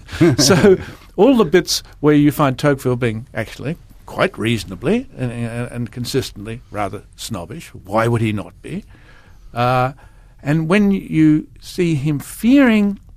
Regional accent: Australia; now in New York, United States; I'm Australian, but I'm also, I've got an American passport, an Australian passport. I've been living in New York for 20 years. I'm deeply Australian

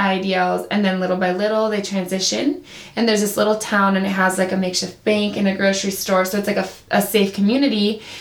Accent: Chicago, Illinois, United States; especially like I'm from Chicago, so there's a lot of homeless people there and in LA too.

